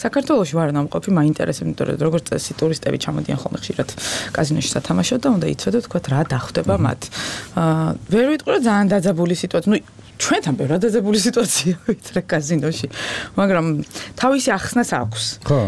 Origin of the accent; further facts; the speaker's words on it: Kakheti, Georgia; ჯერ ერთი რო კახელი ვარ, მერე ქიზიყელი.